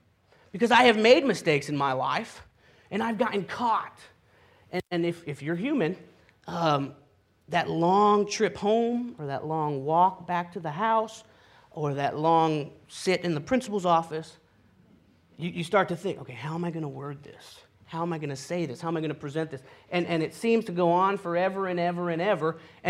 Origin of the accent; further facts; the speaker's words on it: Puerto Rico; I can think back to my younger years growing up in Puerto Rico, and I can think of some mistakes that I've made.